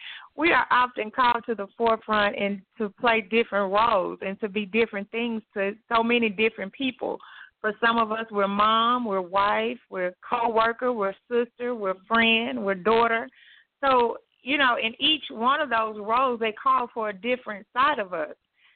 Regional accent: Memphis, Tennessee, United States; now in Houston, United States; Right now I am residing in Houston, Texas, but I am from Memphis. I've been in Houston for about 2 years.

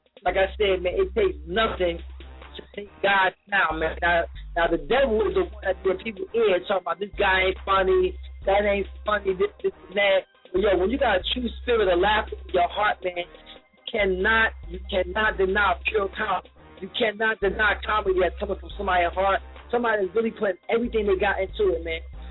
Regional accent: Newark, New Jersey, United States; He got a show that's going on right now in Newark, New Jersey, right in my hometown, right in my hood.

